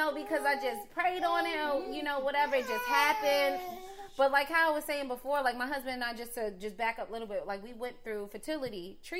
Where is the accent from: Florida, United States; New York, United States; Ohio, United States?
New York, United States; now in Georgia, United States; like my friends in Georgia, we grew up in New York and we all moved down here.